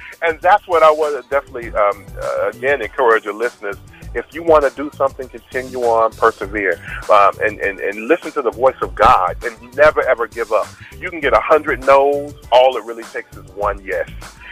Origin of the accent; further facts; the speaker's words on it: West Palm Beach, Florida, United States; Right now, I'm from West Palm Beach, Florida.